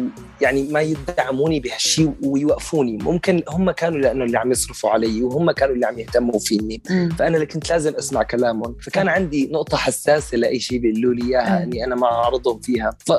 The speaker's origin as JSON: {"language": "Arabic", "country": "Syria", "moved": "yes", "lives_now": "United Kingdom", "said": "فرحت على الموقع الدولة نفسه ببريطانيا وكتبت أنا مواطن سوري وبدي ضل ببريطانيا"}